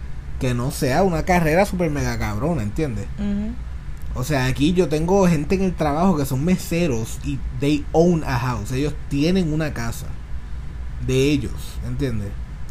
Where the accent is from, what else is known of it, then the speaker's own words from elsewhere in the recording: Puerto Rico; now in Florida, United States; hasta cuando yo vine de Puerto Rico para acá, para Florida